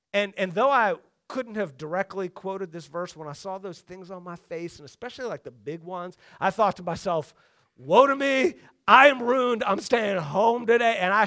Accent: United States; I'm not a Samaritan, I'm an American.

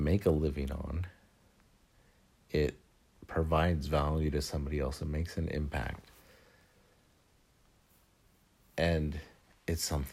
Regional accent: United States; I mean, I equate it in some ways to September 11th for me as an American

